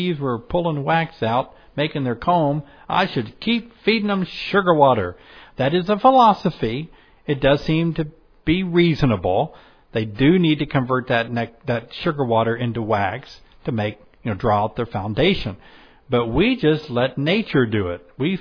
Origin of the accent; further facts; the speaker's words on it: the South, United States; I'm from the South.